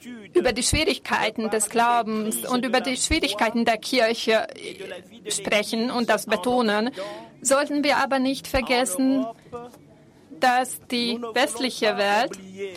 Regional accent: Cameroon; ich komme aus Kamerun.

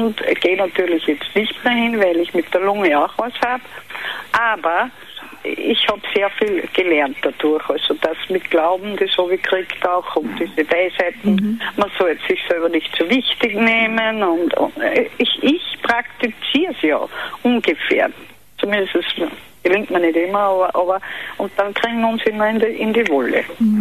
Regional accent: Austria; Wo gibt es zum Beispiel ein schönes Seminar für Ehepaare da bei uns in Österreich?

